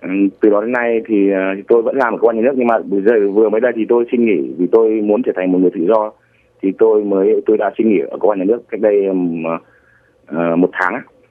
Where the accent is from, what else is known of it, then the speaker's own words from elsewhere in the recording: Nghệ An, Vietnam; Dạ vâng ạ. Quê hương tôi xứ Nghệ.